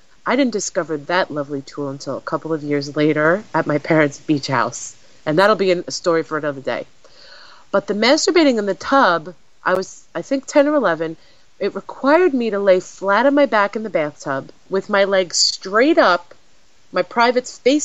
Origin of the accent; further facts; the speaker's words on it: New York, United States; accent: New York; oh, there comes my New York accent.